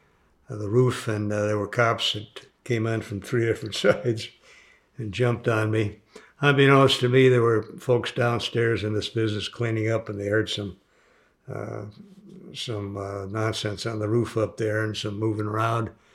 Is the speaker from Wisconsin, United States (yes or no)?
yes; Milwaukee, Wisconsin, United States; Okay, yes, I was born in Milwaukee, Wisconsin, 1945, just before the war ended. And I grew up for the first few years anyway with a fairly wealthy family.